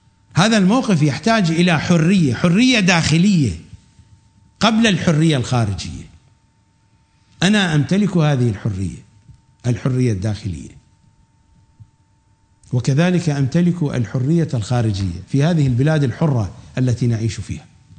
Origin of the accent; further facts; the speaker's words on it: Iraq; accent: Iraqi; مثل ما نقول بلهجتنا العراقية